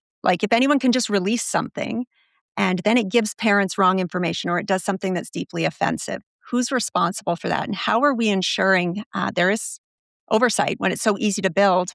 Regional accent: Canada; I'm from Canada, right?

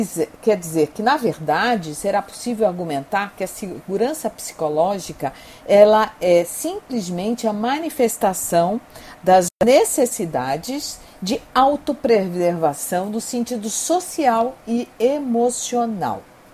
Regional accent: Rio de Janeiro, Brazil; born there; sou carioca de nascença e paulista de coração.

